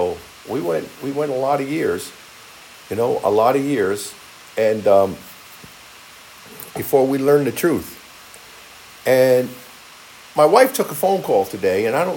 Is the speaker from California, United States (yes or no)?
no; New York, United States; We're both from New York. It was amazing. We used to travel back and forth when we drove from, you know, New York State to Missouri.